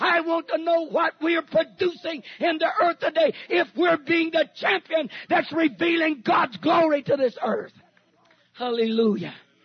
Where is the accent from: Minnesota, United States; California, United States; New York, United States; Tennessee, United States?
California, United States; I said, yeah, I grew up in California, but I was too young to be preaching at that time.